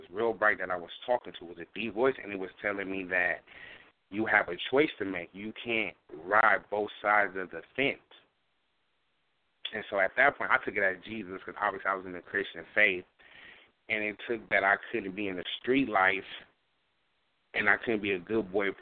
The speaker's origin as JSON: {"language": "English", "town": "Richmond", "region": "California", "country": "United States", "said": "I'm from Richmond, California."}